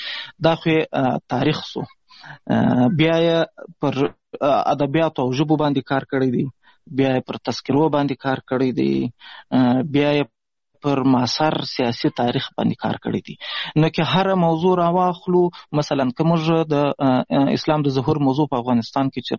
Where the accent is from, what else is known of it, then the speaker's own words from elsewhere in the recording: Pishin, Balochistan, Pakistan; also born or lived in Ghazni; زه خو اصلا د افغانستان د غزنی ولایت اوسېدونکی یم. د مهاجرت شپې ورځې په پاکستان کې تیروم. په پاکستان کې زیږیدلی یم. د کوټې سره نږدې پښین ښار ګوټی ورته وایي، په دې پښین ښار کې اوسېږم.